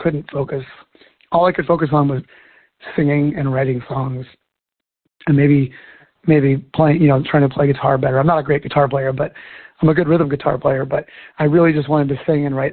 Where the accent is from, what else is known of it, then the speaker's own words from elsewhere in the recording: Orcas Island, Washington, United States; my childhood friend that I grew up with here on Orcas Island, he and I went to college in Oregon